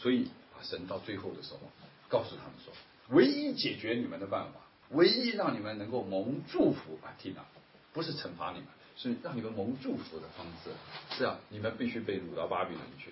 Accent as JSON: {"language": "Chinese", "country": "China", "said": "我们中国人都懂啊"}